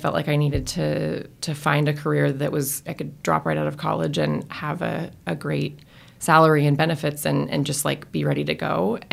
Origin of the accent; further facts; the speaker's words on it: California, United States; I grew up in Northern California.